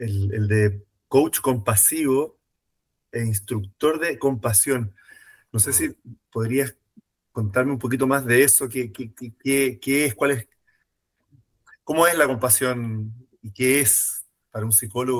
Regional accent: Santiago, Santiago Metropolitan, Chile; uno como santiaguino dice que linda la lluvia

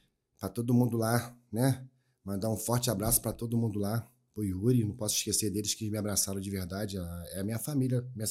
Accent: Rio de Janeiro, Brazil; favelado, criado no Antares, não tem jeito mesmo.

